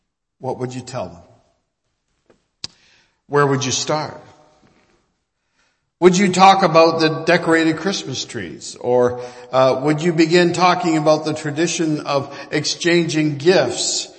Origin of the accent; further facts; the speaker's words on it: Brantford, Ontario, Canada; And actually, I grew up in Brantford.